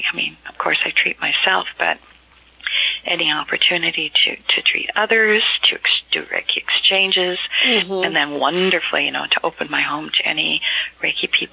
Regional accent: United States; But I recognize that I'm learning a lot of lessons where I am, and that I am an American, and there are gifts that I give to my own country by being here.

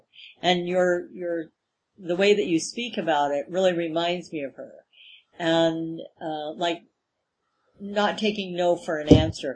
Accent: Japan; And I've received myself as a Japanese woman really differently.

